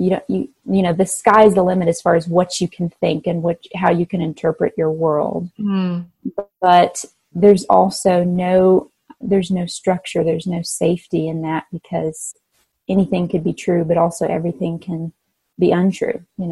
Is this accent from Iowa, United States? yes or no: no; Nashville, Tennessee, United States; moved away as an adult; I grew up in Nashville, and I just was such a baby and felt so needy and hungry, I guess, that I just wanted to be somewhere where people knew me